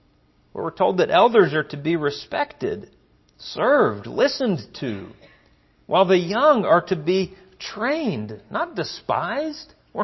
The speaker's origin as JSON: {"language": "English", "town": "Arlington", "country": "United States", "tie": "born or raised there", "said": "That was a little fold-out foam couch kind of deal that we had growing up in Arlington"}